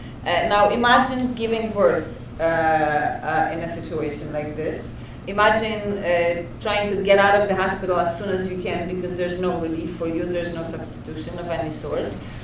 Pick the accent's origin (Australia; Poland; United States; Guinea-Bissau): Poland; I come from Poland.